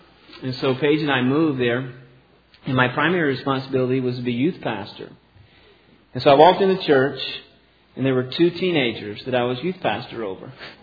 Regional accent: the South, United States; now I'm from the Bible Belt in the South

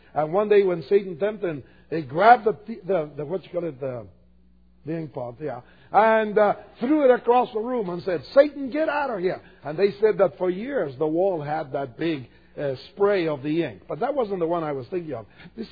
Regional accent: Argentina; moved away as an adult; but way back in 1960, I came to study from Argentina at Multnomah.

